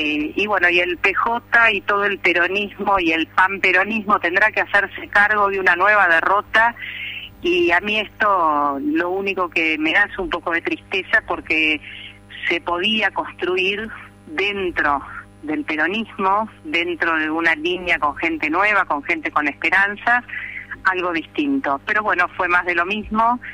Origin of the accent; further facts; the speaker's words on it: Venado Tuerto, Santa Fe, Argentina; Sí. De Venado Tuerto. Vivo Venado. Sí, así es.